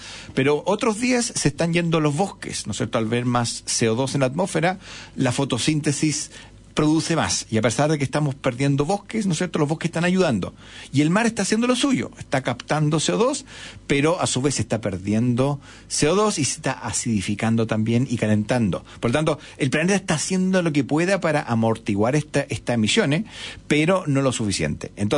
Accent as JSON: {"language": "Spanish", "country": "Chile", "said": "vamos a plantar de aquí al 2050 como chilenos"}